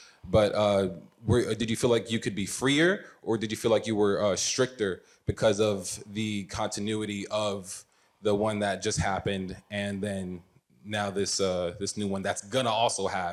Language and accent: English; Brooklyn, New York, United States; I'm from Clinton Hill, and then we moved to Canarsie.